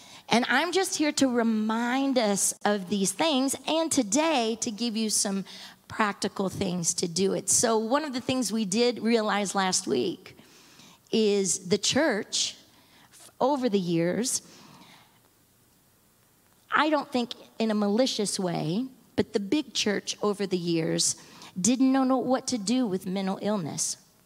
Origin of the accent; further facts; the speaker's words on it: Texas, United States; We're from Texas, and all of our family were living in Texas